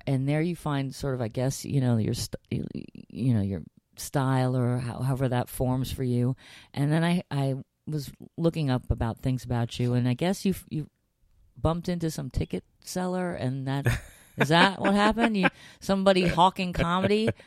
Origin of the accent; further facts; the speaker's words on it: New York City, New York, United States; and I grew up on the Upper West Side, not, you know, far Upper West, like Jew Upper West. I was on Jew Upper West, Lincoln Center area